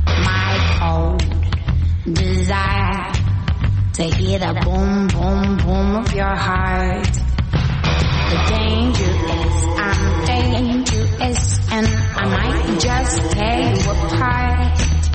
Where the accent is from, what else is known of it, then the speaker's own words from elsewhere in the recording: Iran; برای ما مردها، برای ما مردای ایرانی، برای ما مردایی که در جامعه مرد سالار بزرگ شدیم